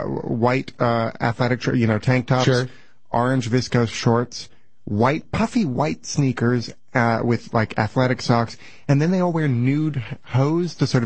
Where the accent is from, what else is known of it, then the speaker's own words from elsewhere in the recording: Canada; now in United States; No, I am Canadian. I'm dual, actually.